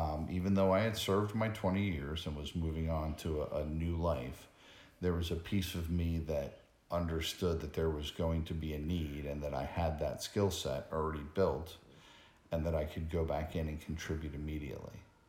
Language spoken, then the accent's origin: English; New Jersey, United States; Having been fairly insulated growing up in New Jersey with certain ethnic groups and certain education levels and certain city sizes